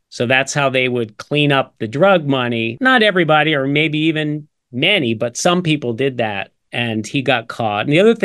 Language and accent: English; New Jersey, United States; Well, I'm from New Jersey, so this ties in. I'm a northern kid.